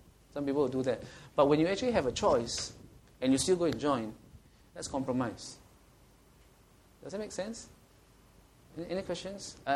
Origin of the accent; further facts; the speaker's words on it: Singapore; I'm a Singaporean